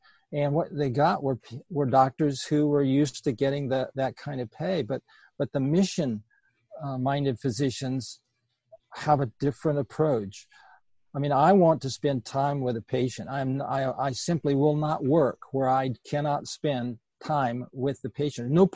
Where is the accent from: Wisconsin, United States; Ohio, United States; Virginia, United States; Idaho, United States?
Virginia, United States; after I left Loma Linda, come back to my home state of Virginia